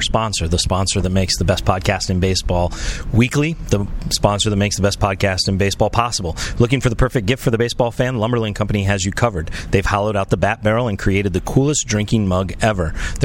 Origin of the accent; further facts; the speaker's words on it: Chicago, Illinois, United States; born there; I was born in Chicago, and my dad was born in Madison.